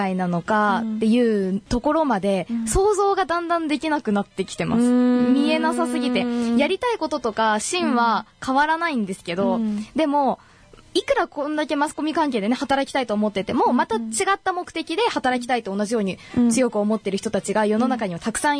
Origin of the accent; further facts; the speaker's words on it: Nagasaki, Japan; その私が長崎県出身で、